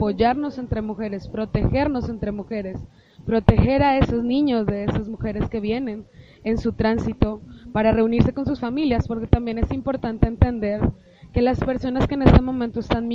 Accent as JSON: {"language": "Spanish", "country": "Colombia", "lives_now": "Matamoros, Mexico", "said": "Soy ciudadana colombiana que vive desde hace 11 años en Matamoros, Tamaulipas, en la frontera noreste de México. Es frontera con Texas, con el sur de Texas."}